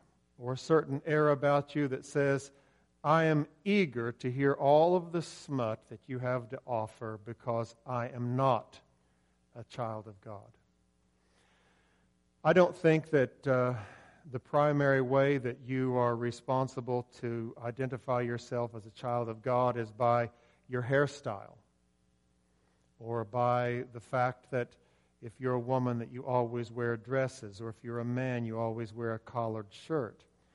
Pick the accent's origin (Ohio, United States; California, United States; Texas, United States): Ohio, United States; Ironton; Now, I grew up on the Ohio River. I grew up on Ironton, Ohio, but I could see Kentucky, the promised land, from where I lived.